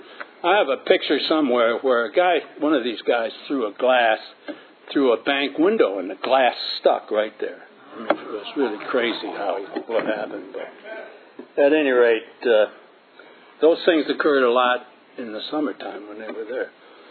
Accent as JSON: {"language": "English", "town": "Watertown", "region": "Wisconsin", "country": "United States", "tie": "born or raised there", "also_born_or_lived": "Milwaukee", "said": "Yeah, I wasn't born there. I was born in Milwaukee, by the way. But when we moved to Watertown, I couldn't believe the amount of snow they had."}